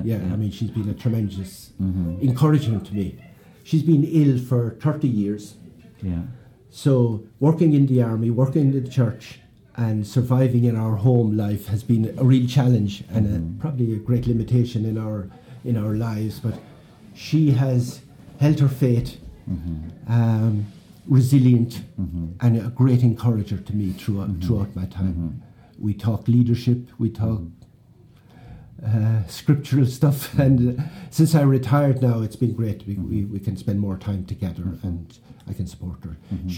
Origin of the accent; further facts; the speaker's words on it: Listowel, Munster, Ireland; In my hometown, in Listowel, there's a witness there.